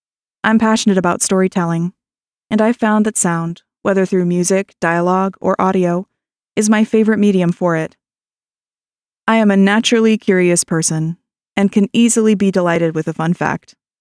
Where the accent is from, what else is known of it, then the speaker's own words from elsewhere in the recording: Calgary, Alberta, Canada; I was born and raised in Calgary, Canada